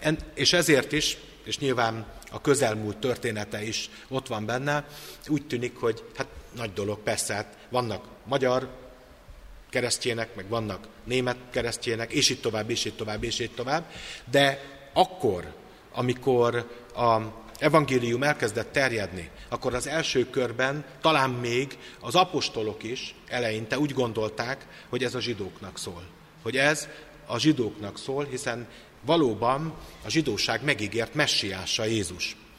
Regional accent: Bezdéd, Szabolcs-Szatmár-Bereg, Hungary; Szóval a szülőfalumban találtak egy tarsolylemezt, amiben az a különlegesség, ez a bezdédi aranytarsolylemez

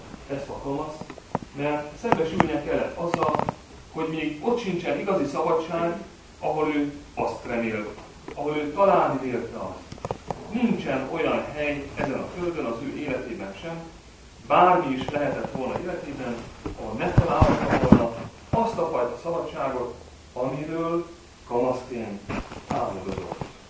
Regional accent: Téglás, Hajdú-Bihar, Hungary; a Sukorói Egyházközségnek a lelki pásztora, de nem Sukorón nőttem fel, hanem annak idején Debrecen és Nyíregyháza között a Téglás nevű, akkor nagyközség, most már városban.

